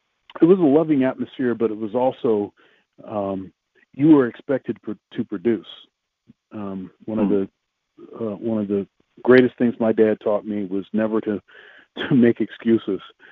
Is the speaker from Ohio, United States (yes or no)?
yes; Columbus, Ohio, United States; born there; Well, so I was born in Columbus, Ohio.